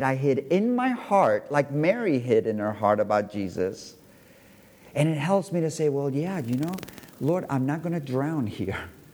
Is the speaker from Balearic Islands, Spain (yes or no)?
yes; Balearic Islands, Spain; After all, I am from Mallorca.